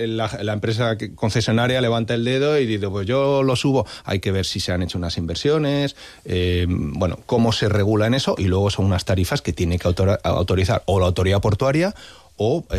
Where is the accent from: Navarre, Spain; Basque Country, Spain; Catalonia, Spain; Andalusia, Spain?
Basque Country, Spain; Vitoria; En mi ciudad natal, en Vitoria, hay un tranvía fantástico, que es una ciudad más pequeña que Palma